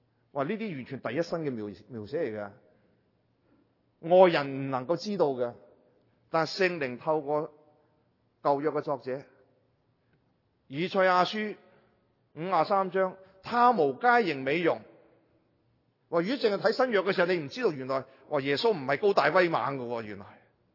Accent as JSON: {"language": "Cantonese", "country": "China", "said": "我们中国人很多时候说我们每天要做灵修"}